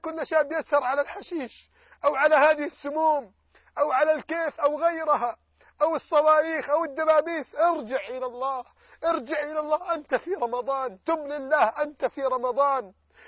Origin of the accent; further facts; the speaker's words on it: Alexandria Governorate, Egypt; عندنا في مصر